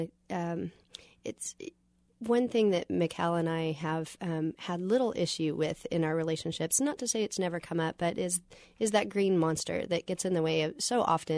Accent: Texas, United States; also born or lived in Kansas City; Though I was born here in Kansas City, I spent my formative years in Southeast Texas

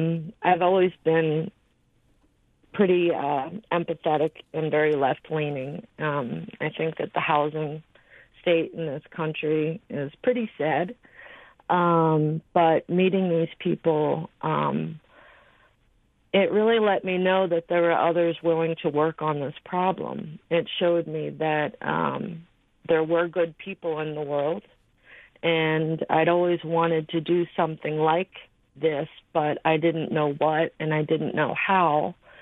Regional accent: Philadelphia, Pennsylvania, United States; now in Minnesota, United States; I come from the Philadelphia area. I came to Minnesota about 8 years ago with a former partner

